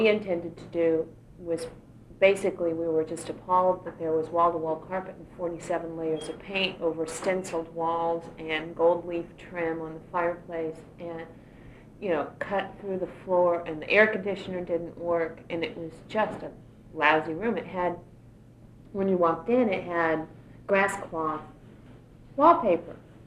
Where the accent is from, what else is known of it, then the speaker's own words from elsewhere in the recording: Indiana, United States; moved away as an adult; Indiana. Moved out here in 1979 to marry my husband.